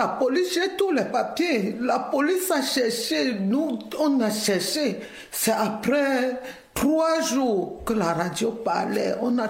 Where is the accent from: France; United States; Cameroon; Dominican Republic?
Cameroon; now in Edmonton, Canada; je suis camerounaise. Je suis arrivée à Edmonton, pas à Montréal, en août 2020.